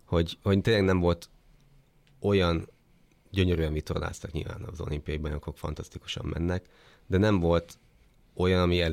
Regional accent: Hungary; én itt nőttem fel

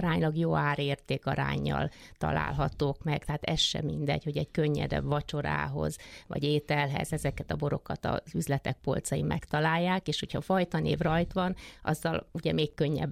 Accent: Érd, Pest, Hungary; born there; mert én érdi születésű vagyok

